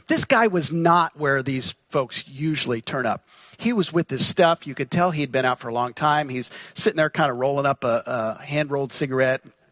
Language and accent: English; Midwest, United States; born there; now in Pacific Northwest, United States; But here I am, Midwest born, Pacific Northwest, grown here these last 20 years or so.